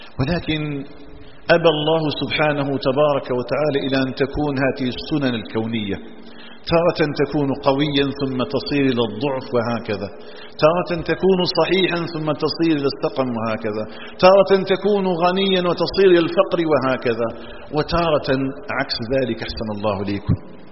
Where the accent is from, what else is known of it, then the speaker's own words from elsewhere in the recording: Algeria; اللهم اجعل بلادنا الجزائر آمنة مطمئنة